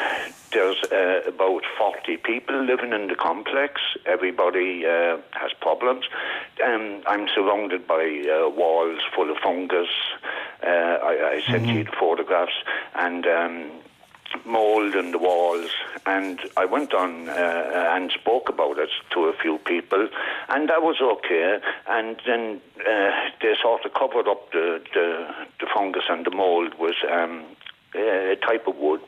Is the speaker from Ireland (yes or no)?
yes; Cork, Munster, Ireland; Where I grew up in Cork, where I was born and reared, in the Marsh, the middle parish.